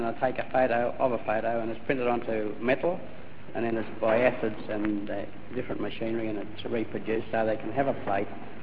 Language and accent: English; Mossman, New South Wales, Australia; born there; now in Kingsgrove, Australia; I was born in Mossman, New South Wales.